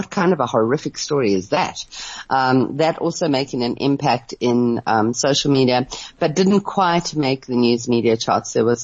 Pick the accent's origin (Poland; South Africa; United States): South Africa; as a South African